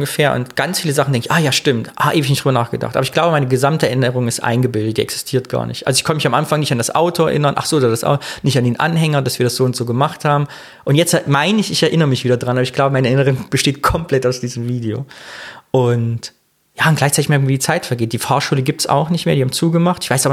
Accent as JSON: {"language": "German", "region": "Thuringia", "country": "Germany", "moved": "as an adult", "said": "ich komme eigentlich aus Thüringen. Und dann sagt man, ich bin aber schon vor Jahren hergezogen. Und ich sage immer, ich bin vor über 20 Jahren hergezogen."}